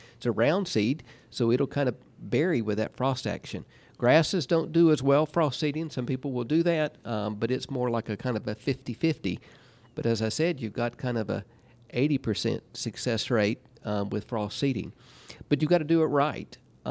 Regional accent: Georgia, United States; moved away as an adult; We're originally from Georgia, so I don't advise people to move from Georgia after Christmas and arrive in Manitoba right above North Dakota December 29th

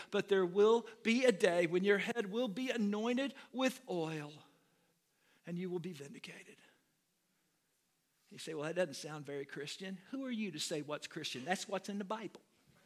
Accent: United States; I'm an American, I speak one language, and I speak it poorly. When I was growing up, everybody I knew only spoke English.

